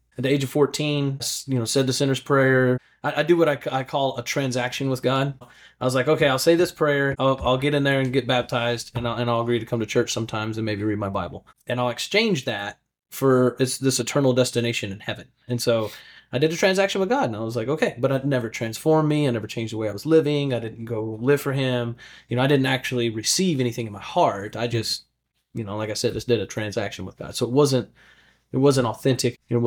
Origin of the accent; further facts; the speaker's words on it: Texas, United States; So that's why I grew up in Texas. He had about 8,000 acres, 400 head of Charley bred cows, and 40 head of horses.